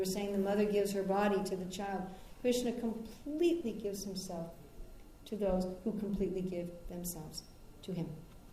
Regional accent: United States; Even I come back to America, and I'm an American citizen, for goodness sakes, and they're asking me what I'm doing in my own country.

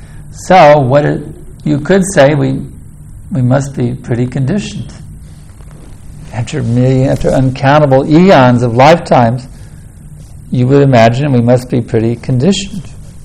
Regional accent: Texas, United States; In Texas, we have a saying. I come from Texas. I feel it's home because Prabhupada told me to preach in Texas.

